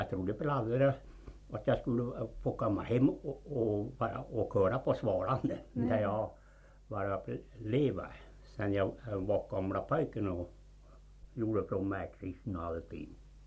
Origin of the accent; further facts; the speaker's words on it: Moviken, Sweden; Ja, jag är född i Moviken, i den långa kassan innan vi kommer fram till Ängbacken